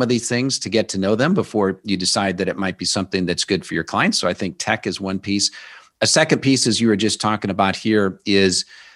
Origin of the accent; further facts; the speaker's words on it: Omaha, Nebraska, United States; I grew up in Omaha, Nebraska, so I'm a big Nebraska Cornhusker football fan.